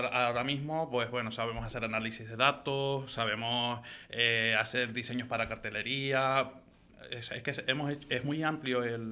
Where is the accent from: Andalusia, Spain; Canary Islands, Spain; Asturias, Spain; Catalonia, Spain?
Canary Islands, Spain; Punta Brava; De Punta Brava.